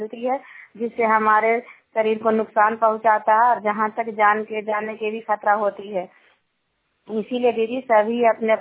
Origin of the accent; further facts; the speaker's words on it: Nalanda, Bihar, India; मैं जनता की हूँ और हर नॉर्थ ब्लॉक नालंदा जिला का निवासी हूँ।